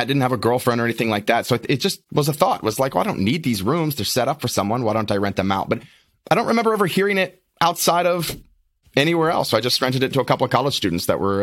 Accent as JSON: {"language": "English", "town": "Lynchburg", "region": "Virginia", "country": "United States", "tie": "born or raised there", "said": "So born and raised in Lynchburg, Virginia, 8 brothers and sisters, kind of a sheltered family, homeschooled, and got involved in martial arts real young."}